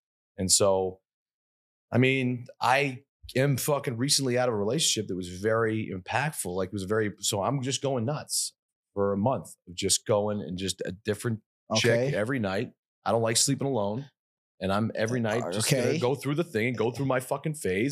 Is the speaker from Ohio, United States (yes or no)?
no; Boston, Massachusetts, United States; I came from Boston. It's like nice and quiet, normal there.